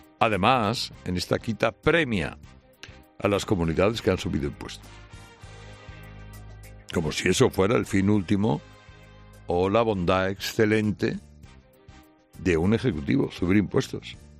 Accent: Region of Murcia, Spain; lo que uno dejará de pagar como murciano, ya le decíamos ayer, lo pagará como español.

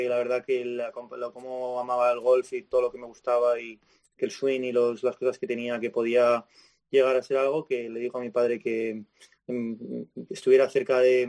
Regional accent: Community of Madrid, Spain; moved away as an adult; now in United States; súper contento toda la vida ahí en los colegios y la verdad que nada, me puedo quejar. Y luego ya con 18 años partí a Estados Unidos

